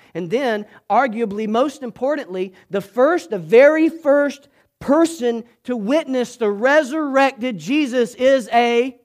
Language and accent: English; Georgia, United States; I stink at grammar. I'm from South Georgia. There's only so much I can do.